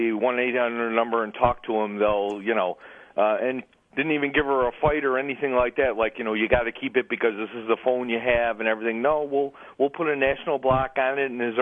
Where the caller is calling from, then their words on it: New York, United States; Hi, guys. I'm in Rendaquite.